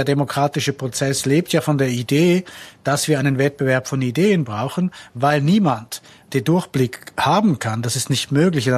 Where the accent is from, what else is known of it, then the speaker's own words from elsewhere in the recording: Switzerland; Also als Schweizer sage ich